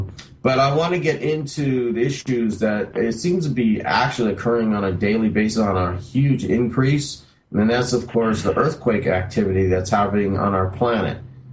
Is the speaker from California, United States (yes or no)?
yes; California, United States; I'm born and raised in California, so I sort of lived through a lot of earthquakes.